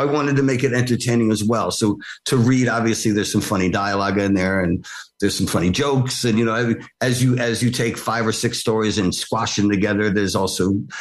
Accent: New York City, New York, United States; Where I was growing up, where I grew up on Avenue C and 6th Street … lived on like 7th Street and Avenue B.

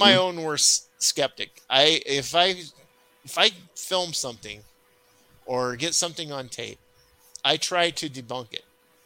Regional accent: California, United States; now in Wisconsin, United States; Yeah, I come from Cali. I was born and raised out there and moved here in 93 to Wisconsin.

